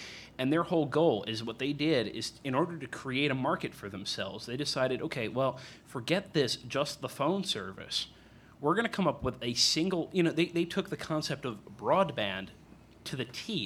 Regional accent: Boston, Massachusetts, United States; I'm from the East Coast. I'm from around the Boston area.

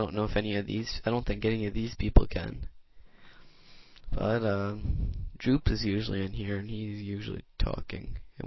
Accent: Canada; We're Canadian.

